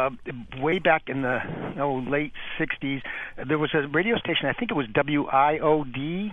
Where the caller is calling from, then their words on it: Florida, United States; I went to BU. I'm calling from Florida.